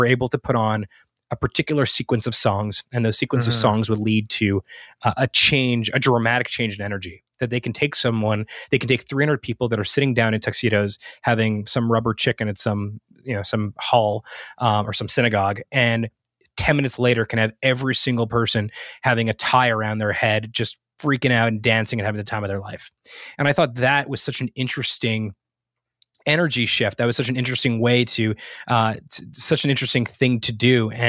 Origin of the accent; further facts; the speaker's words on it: Boca Raton, Florida, United States; also born or lived in Montreal, Canada; So I was born in Montreal in Canada. I grew up in South Florida, Boca Raton. I went to school there as a kid.